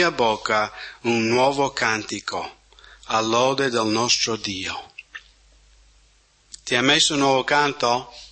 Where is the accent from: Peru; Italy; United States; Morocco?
United States; first language English; Italian is a second language; io sono americano e inglese è la mia madrelingua.